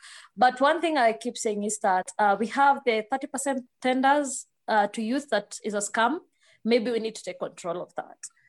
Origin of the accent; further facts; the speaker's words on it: Kenya; My only fear is that where I come from, especially, we are 3 hours from Nairobi. And what happens is I graduate today and I move out tomorrow to move to Nairobi to look for opportunities.